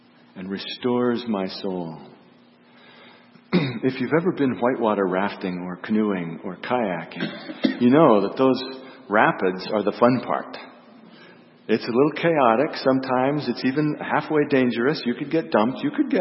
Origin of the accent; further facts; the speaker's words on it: Montana, United States; You know, growing up in Montana, I saw a lot of sheep herders. In Montana, we didn't call them shepherds, we call them sheep herders.